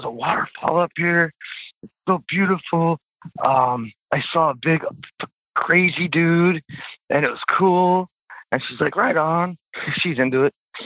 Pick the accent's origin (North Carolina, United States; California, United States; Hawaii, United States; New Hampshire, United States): California, United States; I'm from California, man.